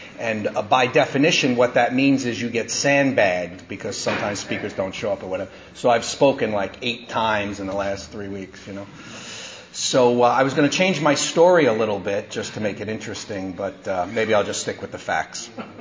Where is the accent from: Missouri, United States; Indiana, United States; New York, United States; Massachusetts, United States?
New York, United States; And even at this young age, I'm a New Yorker, so I automatically assumed he was mugged.